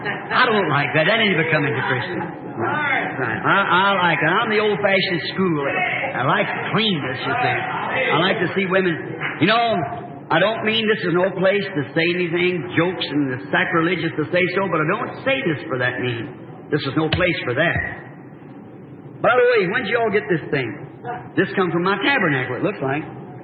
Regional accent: the South, United States; Now, I'm a Southerner.

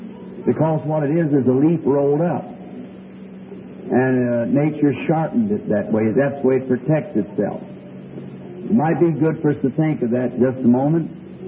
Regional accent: Ireland; I was there as an Irishman.

